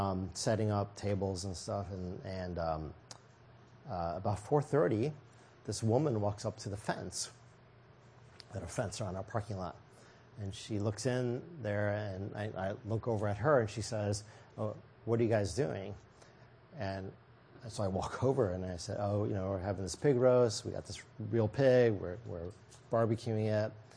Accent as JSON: {"language": "English", "region": "Midwest", "country": "United States", "tie": "born or raised there", "said": "Oh, you know, I grew up in the Midwest, so I'm the Asian kid."}